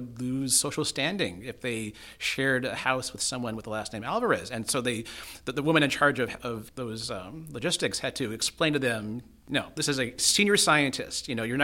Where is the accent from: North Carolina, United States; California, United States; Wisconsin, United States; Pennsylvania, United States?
California, United States; Castro Valley; born there; So I was born in the East Bay in Castro Valley, California. And so I went to Berkeley a lot growing up.